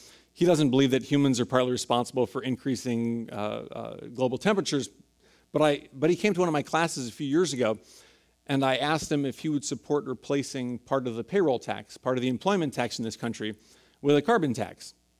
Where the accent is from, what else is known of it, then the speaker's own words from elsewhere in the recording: San Francisco, California, United States; It's actually great to be back here in San Francisco. I grew up in San Francisco, was born and raised here. My family still lives here. And I went to Lowell High School.